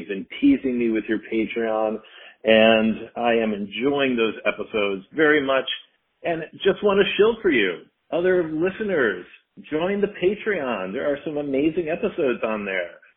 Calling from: Washington, District of Columbia, United States; I'm calling from West Hollywood. Actually, I'm calling from Washington, D.C. on my way back to West Hollywood.

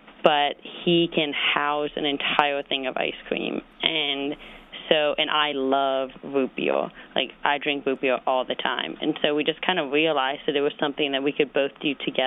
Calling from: Denver, Colorado, United States; I'm calling from Denver, Colorado.

